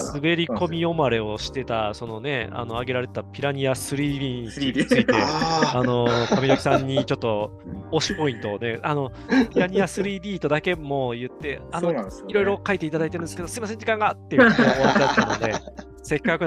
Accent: Kameoka, Kyoto, Japan; 地元の京都のそれこそ亀岡にできてる、うん、あのサッカースタジアム

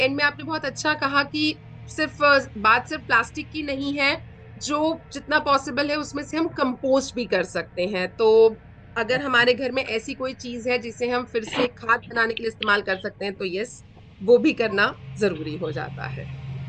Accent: Delhi, India; मैं दिल्ली में पली बड़ी हूँ

